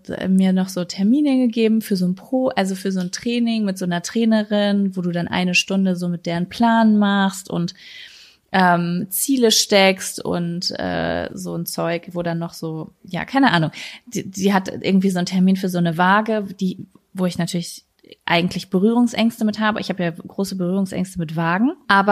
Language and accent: German; North Rhine-Westphalia, Germany; also born or lived in Cologne; ich ziehe jetzt zurück in so meine Heimatregion, obwohl ich immer ausfliegen wollte nach über 10 Jahren oder 12 Jahren, wenn man jetzt Köln auch noch mit einberechnet